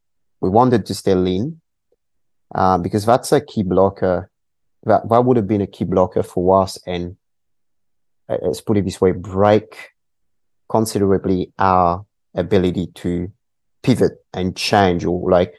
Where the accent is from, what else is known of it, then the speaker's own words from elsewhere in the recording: Mauritius; now in Australia; Sure. Look, I'm Mauritian, born and raised in Mauritius, and it's been 8 years of living in Australia